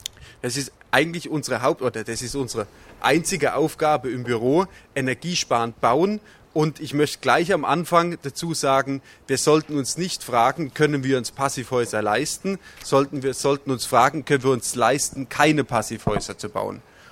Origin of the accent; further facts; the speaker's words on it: Bad Wörishofen, Bavaria, Germany; Ich komme, wie gesagt, aus Bad Würrishofen.